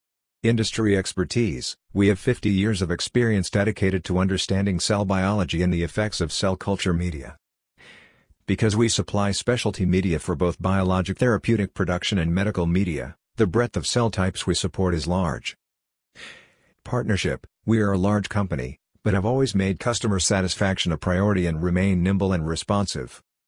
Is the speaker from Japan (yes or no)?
yes; Japan; also born or lived in Singapore / Germany; I am from Japan, and originally joined Fujifilm in 1990 within the film and photography business. I have since lived Singapore, Germany, and Japan